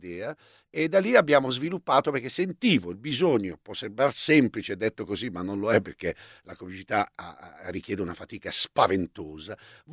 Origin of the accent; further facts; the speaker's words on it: Olginate, Lombardy, Italy; Il mio film precedente l'ho fatto sul lago di Como a Olginate, dove sono nato e cresciuto